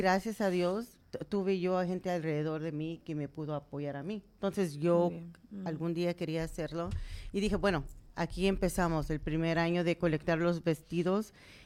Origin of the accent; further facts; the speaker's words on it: Chicago, Illinois, United States; De Chicago, Illinois.